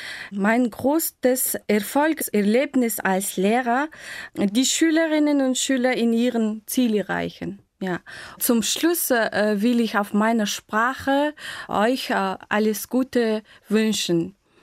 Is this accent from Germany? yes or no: no; Mongolia; German is a second language; ich komme aus der Mongolei und ich bin im Jahr 1983 geboren und ich arbeite in der drittgrößten Stadt von der Mongolei als Deutschlehrerin seit 4 Jahren.